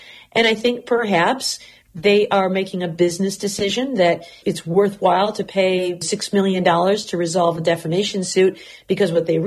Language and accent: English; Michigan, United States; One solution to that is something we've done in my home state of Michigan.